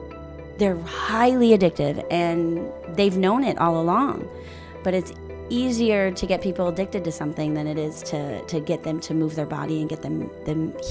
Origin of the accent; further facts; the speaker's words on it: Fort Myers, Florida, United States; I'm a chiropractor, and I'm actually from Florida, Fort Myers, Florida, down south.